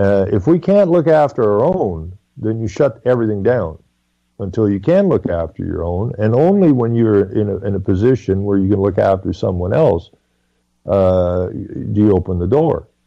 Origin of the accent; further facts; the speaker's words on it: Canada; explained that I'm a Canadian and you're going to look after me whether you like it or not.